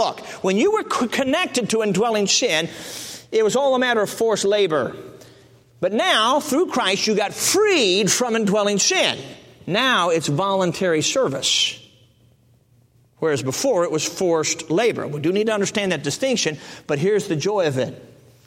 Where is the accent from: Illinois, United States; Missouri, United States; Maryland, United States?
Illinois, United States; Chicago; Now, I grew up in Chicago, and so I don't know anything about country living.